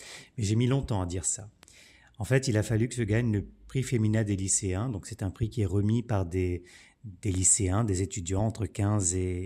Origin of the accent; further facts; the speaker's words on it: Quebec, Canada; born there; also born or lived in France; au Québec, où je suis né, puis en France, où j'ai vécu à peu près la moitié de ma vie.